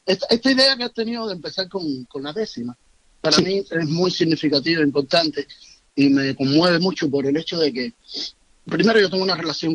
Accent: Matanzas, Cuba; En Matanzas, yo nací en Matanzas, en lo que se llama la ciudad de Matanzas

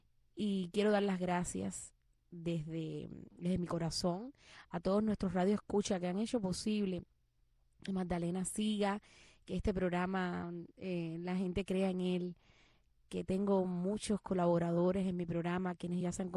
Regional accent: Ciego de Ávila, Cuba; born there; moved away; also born or lived in Havana; Nosotros salimos, nacimos en Ciego de Ávila, y luego mami dijo, hay que moverse para La Habana

